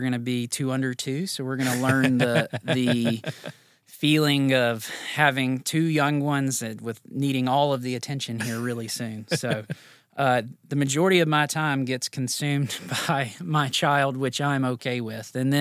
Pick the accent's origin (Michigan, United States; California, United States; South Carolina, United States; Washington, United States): South Carolina, United States; now in Tennessee, United States; but since moving to Tennessee, I wasn't from Tennessee, I was from South Carolina.